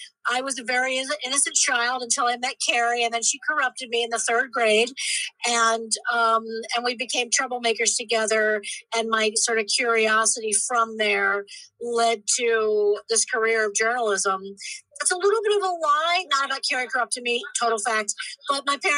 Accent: Virginia, United States; I did. I grew up in Virginia. My family's from Virginia, sort of like, they can trace it back.

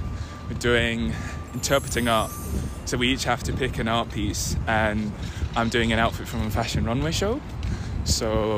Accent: Zambia; from Zambia, M26 also.

